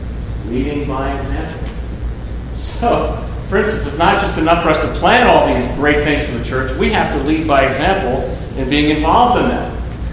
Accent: Pennsylvania, United States; Philadelphia out to Lancaster County, Pennsylvania, where we grew up. Been privileged to serve in a church in my hometown

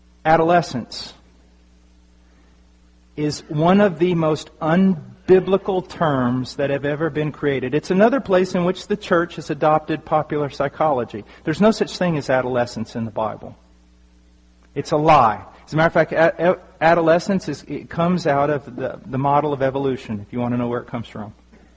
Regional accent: United States; I'm American, okay? I speak too straight sometimes.

